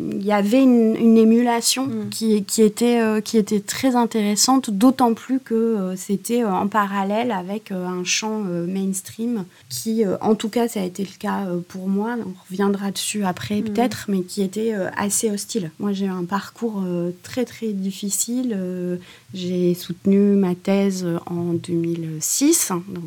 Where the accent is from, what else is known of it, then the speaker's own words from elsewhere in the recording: France; En tout cas en France, parce que moi je suis française